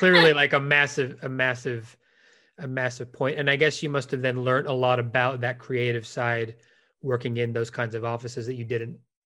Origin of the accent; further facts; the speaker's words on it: United Kingdom; I could say it. I'm British.